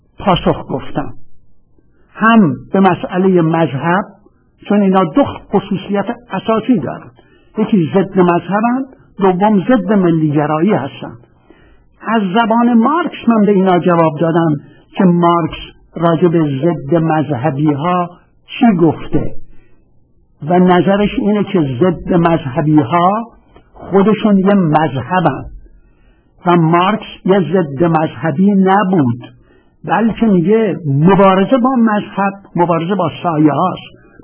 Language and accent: Persian; Iran; گفتم شما مال ایران هستم.